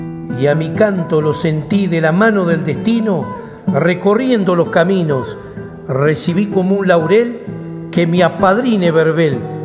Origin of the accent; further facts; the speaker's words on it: Balcarce, Buenos Aires Province, Argentina; yo vengo de Balcarce, soy nacido en Balcarce en el año 67, como te decía, donde se hacía el Festival de Alonje y Guitarra, el canto argentino, y vengo de Bolsero, mis abuelos, gente criolla de principio de siglo, del 904